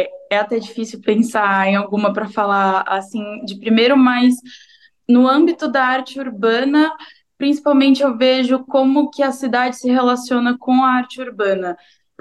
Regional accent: São Paulo, Brazil; now in Portugal; Então, eu sou de São Paulo, capital da Zona Norte de São Paulo, cresci lá a minha vida toda.

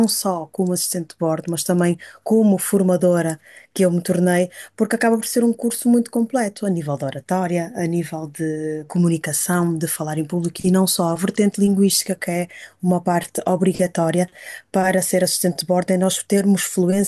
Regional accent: Braga, Norte, Portugal; also born or lived in Angola; Eu, em 1990, fui para Braga com a família, porque eu nasci cá em Angola. Desde então que sempre fui fazendo os estudos em Braga.

